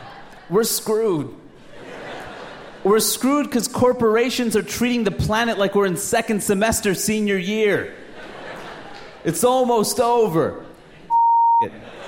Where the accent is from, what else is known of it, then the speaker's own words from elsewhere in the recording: Flushing, New York, United States; when they'd ask me where I was from, I'd say India, even though I grew up in Flushing or whatever. Yeah, I was born in Flushing.